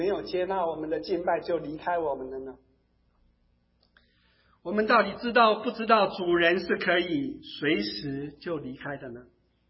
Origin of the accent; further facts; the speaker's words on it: Taiwan; 当我们在台湾长大的时候